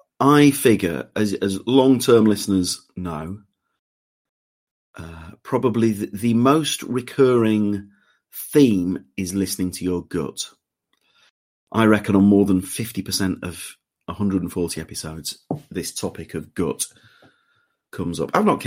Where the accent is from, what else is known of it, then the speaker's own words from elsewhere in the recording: Leeds, Yorkshire and the Humber, United Kingdom; accent: Leeds; maybe because my Leeds accent has ruined a beautiful name, Gennaro Contaldo